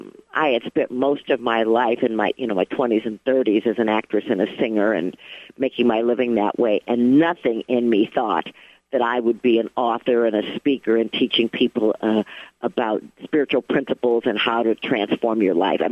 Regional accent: Minnesota, United States; born there; You know, I was born in Minnesota, and I was born to this incredibly beautiful and brilliant woman

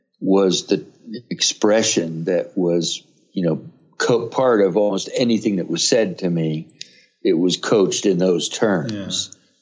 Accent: Miami, Florida, United States; I was just a typical kid, mm-hmm. you know, growing up, and left, joined the military.

